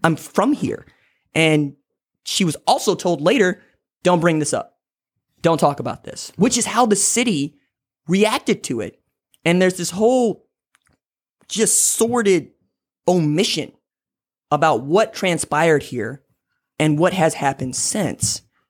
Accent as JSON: {"language": "English", "town": "Tulsa", "region": "Oklahoma", "country": "United States", "said": "I'm from Tulsa. I still live here today. I went to high school here, went to the University of Tulsa"}